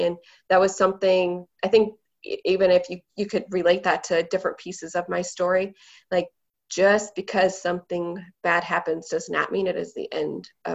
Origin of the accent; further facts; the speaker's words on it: Idaho, United States; that I was born and raised in Idaho.